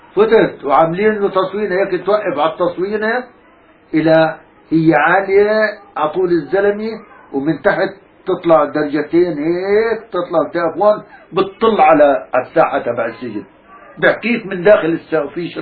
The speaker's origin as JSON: {"language": "Arabic", "town": "Ein al-Zaytoun", "country": "Palestine", "moved": "as an adult", "said": "صدقني يا عمي طلعت من فلسطين عمري 22-23 سنة صدقني يا عمي صار لي 60 سنة هون وما عم بنسى عين الزيتون"}